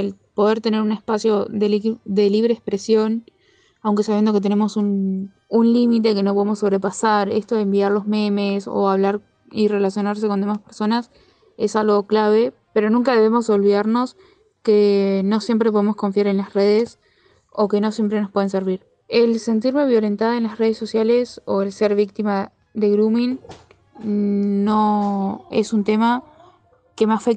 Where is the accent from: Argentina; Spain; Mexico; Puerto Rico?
Argentina; La Pampa; de La Pampa.